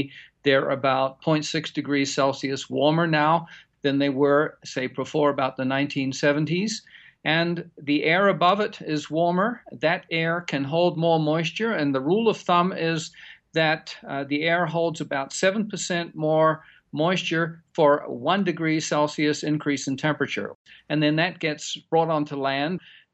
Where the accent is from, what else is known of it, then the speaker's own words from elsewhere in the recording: Christchurch, Canterbury, New Zealand; Actually, my hometown of Christchurch, New Zealand, had major flooding back in March and April.